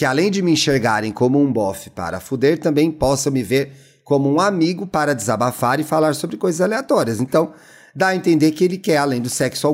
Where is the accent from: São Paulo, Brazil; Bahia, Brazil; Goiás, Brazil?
Goiás, Brazil; Goiânia; moved away as an adult; now in Rio de Janeiro, Brazil; Tenho 25 anos, é um bebê, né, gente? Hoje em dia moro no Rio de Janeiro, na Zona Norte, mas sou natural de Goiânia, saiu fugida, né? Faz 4 anos que moro aqui